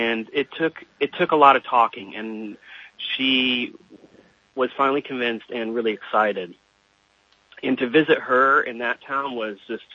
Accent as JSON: {"language": "English", "region": "Illinois", "country": "United States", "tie": "born or raised there", "said": "Joseph's story is so fascinating to me because I grew up outside Chicago. So, you know, the northern part of America"}